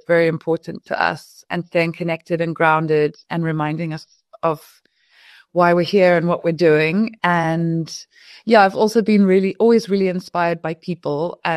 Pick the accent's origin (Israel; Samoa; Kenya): Kenya; having been born and raised in Kenya, I feel like that sort of very rich African upbringing